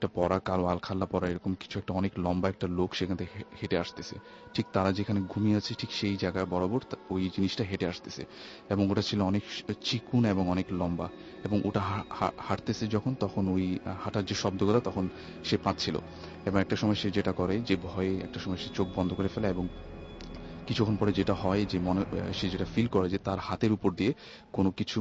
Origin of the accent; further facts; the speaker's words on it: Dhaka, Dhaka Division, Bangladesh; পুরান ঢাকা থেকে এসেছি।